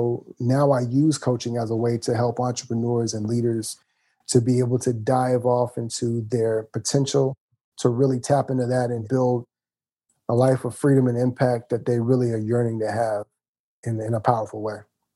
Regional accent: Mississippi, United States; also born or lived in Chattanooga, Tennessee / Michigan / Alabama; I was born in Chattanooga, Tennessee, grew up son of a preacher's family. We moved from Tennessee to Michigan to Alabama to Mississippi. I grew up in Mississippi for about 10 years

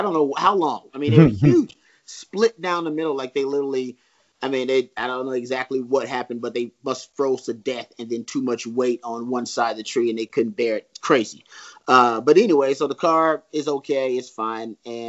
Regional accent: Texas, United States; I'm a Texan and I chose Austin as a home for a reason

